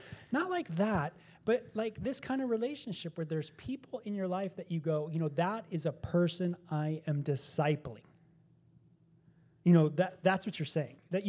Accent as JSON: {"language": "English", "region": "California", "country": "United States", "tie": "born or raised there", "said": "I have friends that I grew up with in California that they're always going to be my friends."}